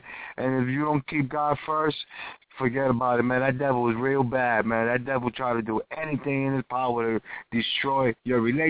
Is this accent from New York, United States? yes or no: yes; New York, United States; I'm from New York. I'm from the Bronx. I'm from the BX.